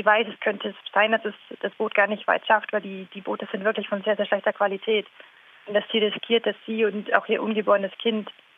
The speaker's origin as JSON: {"language": "German", "country": "Germany", "said": "Ich als Deutsche möchte einfach hingehen."}